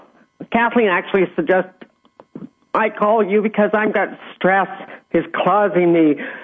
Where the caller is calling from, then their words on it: LaSalle, Ontario, Canada; LaSalle, outside of Windsor.